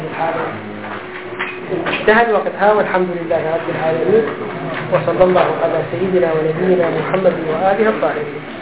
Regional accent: Iraq; إحنا عندنا في العراق

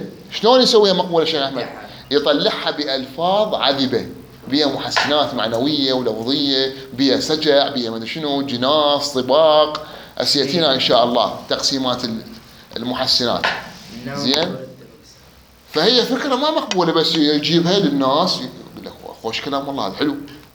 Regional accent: Najaf, Najaf Governorate, Iraq; كان عندنا بالنجف ولا زال لحد الان

